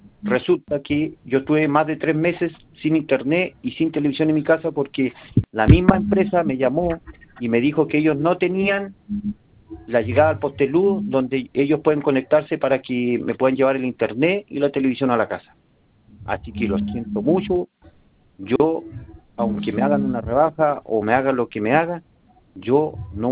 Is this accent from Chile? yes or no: yes; Coyhaique, Aysén, Chile; yo soy de Coyhaique, la primera región